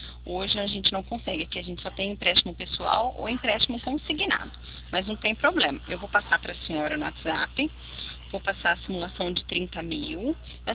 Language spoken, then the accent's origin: Portuguese; São Paulo, Brazil; eu sou do interior de São Paulo. Chama Limeira, a cidade que eu moro